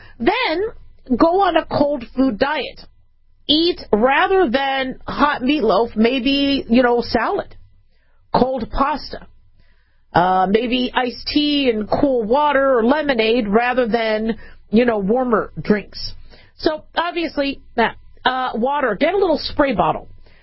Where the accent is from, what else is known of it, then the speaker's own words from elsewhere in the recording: Phoenix, Arizona, United States; also born or lived in Las Vegas, United States; Because I grew up in Phoenix and Vegas, and unless it's 120 degrees, I don't get bothered by it.